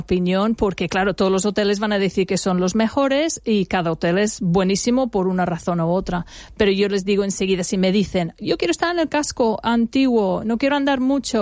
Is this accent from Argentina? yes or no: no; England, United Kingdom; Spanish is a second language; now in Benidorm, Spain; porque soy inglesa, pero tengo un pie en cada campo.